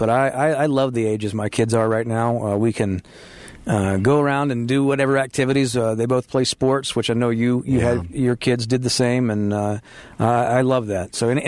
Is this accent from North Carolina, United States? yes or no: yes; Charlotte, North Carolina, United States; I grew up in Charlotte, so I'm a lifelong Charlottean.